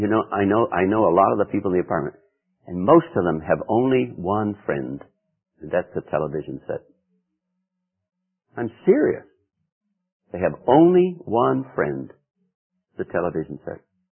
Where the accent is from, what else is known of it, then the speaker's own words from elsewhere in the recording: New England, United States; when I came up from New England here, and I've said this before probably, and I had a funeral, and I saw women at the funeral in pantsuits. I nearly fell in the grave from shock. You know, I'd never seen that before in New England.